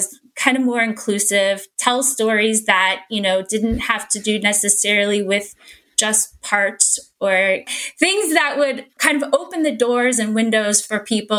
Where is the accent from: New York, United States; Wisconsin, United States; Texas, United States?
Texas, United States; Houston; but I grew up in Houston.